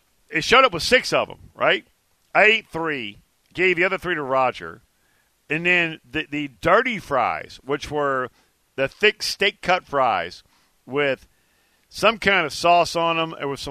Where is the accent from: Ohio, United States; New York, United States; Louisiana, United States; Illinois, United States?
Louisiana, United States; I'm from Louisiana. Went to Alabama. I live in Dallas, Texas.